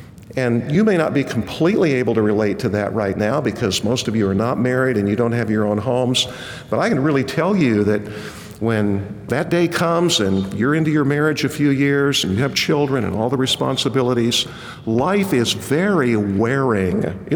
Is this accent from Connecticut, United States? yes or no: no; Kansas, United States; I grew up in Kansas. We very often had a bird dog.